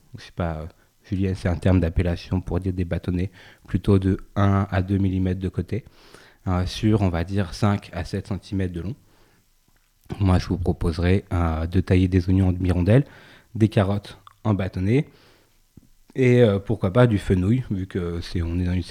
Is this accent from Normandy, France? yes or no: no; Nouvelle-Aquitaine, France; Alors moi, j'ai grandi en Charente, comme toi, je le sais.